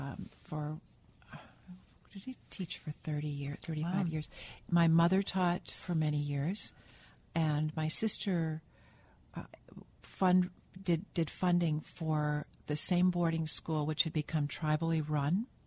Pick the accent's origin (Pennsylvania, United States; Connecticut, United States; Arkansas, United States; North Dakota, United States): North Dakota, United States; Wahpeton; I grew up on the Wapton boarding school campus for part of my childhood.